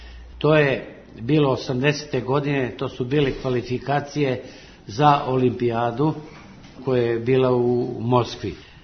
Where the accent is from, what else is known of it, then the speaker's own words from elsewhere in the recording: Vlasotince, Southern and Eastern Serbia, Serbia; pošto sam ja rodom iz Vlasotice